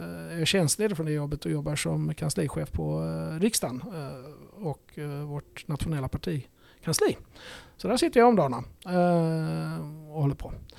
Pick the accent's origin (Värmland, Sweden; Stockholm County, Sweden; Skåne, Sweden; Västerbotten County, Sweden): Skåne, Sweden; Ystad; accent: Scanian; Jag tror att jag har fått bort mycket av min skånska, tyvärr. Men jag är ju född och uppvuxen i Ystad.